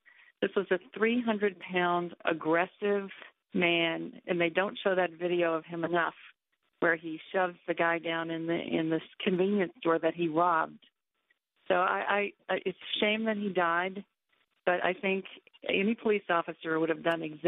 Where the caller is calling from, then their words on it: Jerseyville, Illinois, United States; I'm calling from Jerseyville, Illinois, very close to St. Louis.